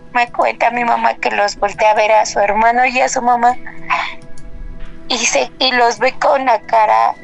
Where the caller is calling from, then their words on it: Tizayuca, Hidalgo, Mexico; de Tizayuca.